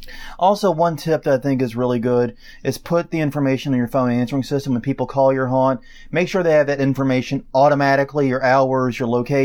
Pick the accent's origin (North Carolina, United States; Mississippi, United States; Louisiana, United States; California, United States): Louisiana, United States; New Orleans; I'm from New Orleans, asshole.